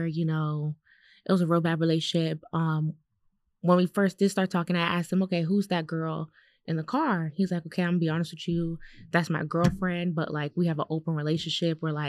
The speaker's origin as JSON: {"language": "English", "town": "Miramar", "region": "Florida", "country": "United States", "said": "I am from Fort Lauderdale, Florida, specifically Miramar."}